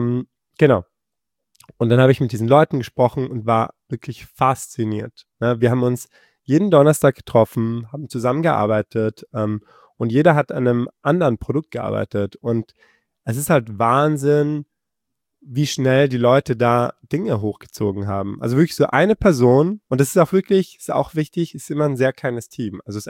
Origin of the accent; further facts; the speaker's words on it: Bosnia & Herzegovina; Und ich habe mit Kroatien auch nicht so viel am Hut am Ende des Tages. Ich komme ja ursprünglich auch aus Bosnien, genau.